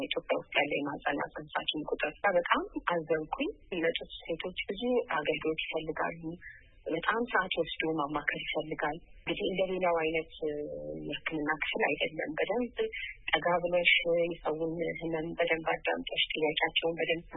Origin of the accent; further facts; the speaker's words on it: Addis Ababa, Ethiopia; በዚሁ በአዲስ አበባ ኢትዮጵያ ውስጥ ተወልጄ በአዲስ አበባ ውስጥ ያደግኩት የተወለድኩት እንግዲህ በዚሁ አሁን በምሰራበት በቅዱስ ጳውሎስ ሆስፒታል ውስጥ ነበረ።